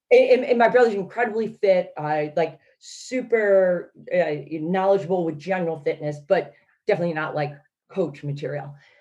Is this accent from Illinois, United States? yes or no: no; Buffalo, New York, United States; I'm a homebody. I'm from Buffalo, New York. And the furthest away I had ever been was Greensboro, North Carolina.